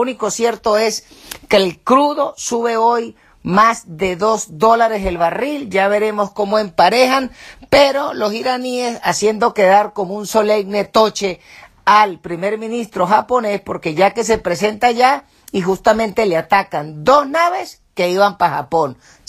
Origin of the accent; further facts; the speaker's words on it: Venezuela; la cédula mía que dice que yo soy venezolano